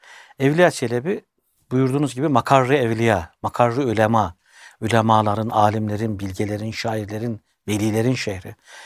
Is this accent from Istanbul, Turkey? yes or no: no; Sivas, Turkey; ben eski Bursalı değilim. Ben Denizli sizin gibi Sivaslıyım. Yani siz Kayserilisiniz ben Sivaslıyım.